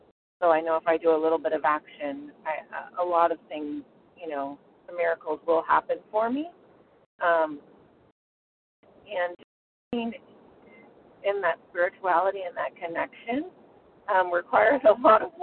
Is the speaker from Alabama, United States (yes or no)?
no; San Diego, California, United States; I'm from San Diego, California, and I'm a grateful compulsive overeater.